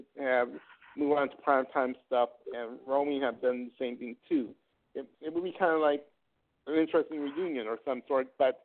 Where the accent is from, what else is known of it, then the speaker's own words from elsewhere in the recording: North Carolina, United States; I'm from North Carolina too. I'm from Fayette